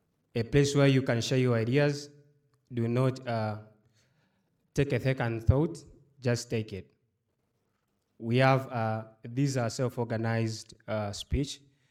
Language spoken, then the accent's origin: English; Tanzania; I am from Tanzania, based in Dar es Salaam.